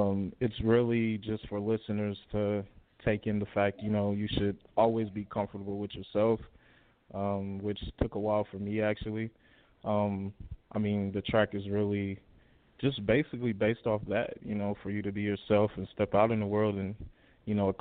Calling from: Evansville, Indiana, United States; I'm calling from Evansville, Indiana.

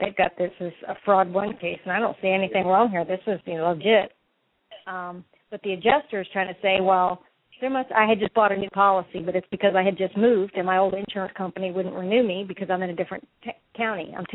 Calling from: Florida, United States; I'm calling from Florida

